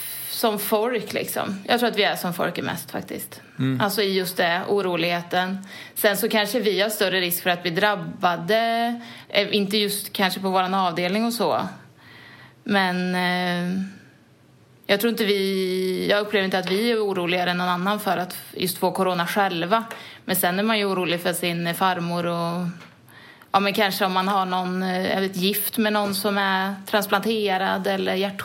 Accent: Arvika, Värmland, Sweden; now in Gothenburg, Sweden; Jag är 29 år. Jag bor i Björkekärr i Göteborg. Men jag kommer ursprungligen från Arvika i Värmland.

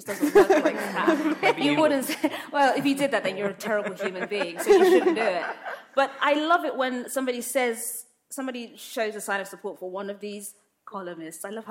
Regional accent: Nigeria; like I said, I'm Nigerian. I got my passport a few years ago, so it's official.

